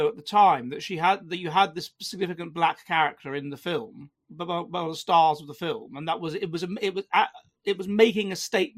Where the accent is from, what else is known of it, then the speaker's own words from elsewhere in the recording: London, United Kingdom; when I was at university then, I come from London